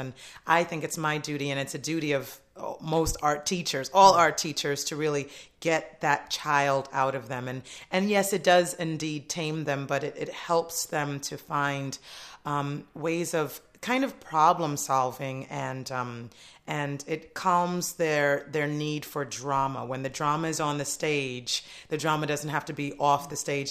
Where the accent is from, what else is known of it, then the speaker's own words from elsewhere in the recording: New York City, New York, United States; It's New York City. I'm a New Yorker through and through, so I know how to kind of work in a New York minute.